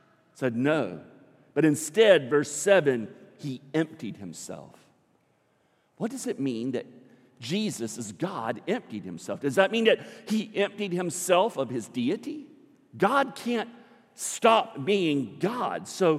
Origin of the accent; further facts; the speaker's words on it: Jacksonville, Florida, United States; also born or lived in Tampa; I lived in Tampa. You know, I graduated from high school in Tampa. I'm from Jacksonville, but I graduated from high school in Tampa.